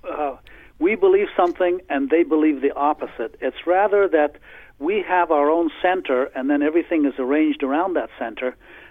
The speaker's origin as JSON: {"language": "English", "country": "Afghanistan", "tie": "born or raised there", "said": "because I was born and raised in Afghanistan and learned my first history in Afghan schools there"}